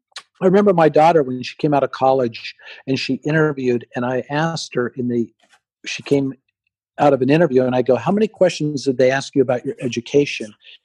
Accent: Seattle, Washington, United States; I'm from Seattle, and we see it with Seattle.

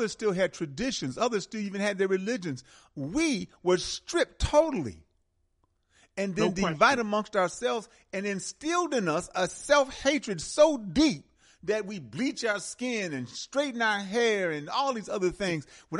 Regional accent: Georgia, United States; Our home here is in Georgia. I'm from Georgia.

